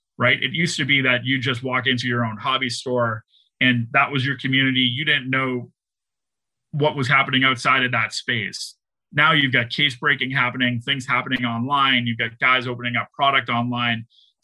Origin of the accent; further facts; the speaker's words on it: Boston, Massachusetts, United States; You know, I'm from Boston, so I'm going to use Tom Brady as an example.